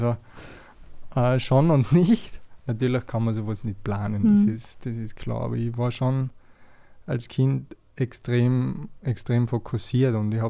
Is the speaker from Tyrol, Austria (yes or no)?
yes; Tyrol, Austria; es hat natürlich als Tiroler so ein bisschen angefangen.